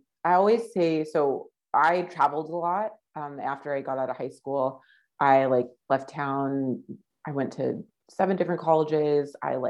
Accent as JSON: {"language": "English", "town": "Riverside", "region": "California", "country": "United States", "tie": "born or raised there", "said": "So I grew up in Riverside, California. It's Southern California, about an hour east of Los Angeles."}